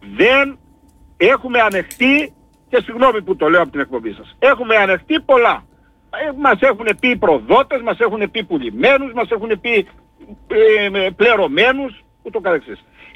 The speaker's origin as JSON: {"language": "Greek", "region": "Crete", "country": "Greece", "said": "δεν θα ανεχτούμε σαν Κρητικοί, δεν θα ανεχτούμε κανένα, μα κανένα, να μας διώξει από τα σπίτια μας."}